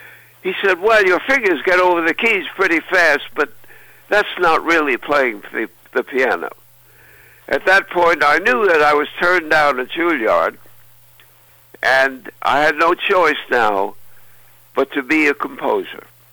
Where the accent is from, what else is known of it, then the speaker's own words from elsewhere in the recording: Cedarhurst, New York, United States; I grew up in a beautiful little town on Long Island, New York. It was called Cedarhurst.